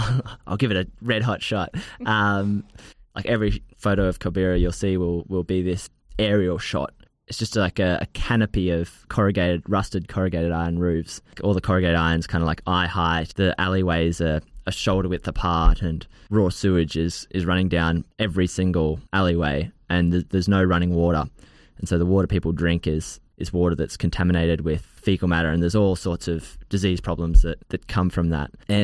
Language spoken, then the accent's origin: English; Kenya; now in Australia; I grew up in Kenya.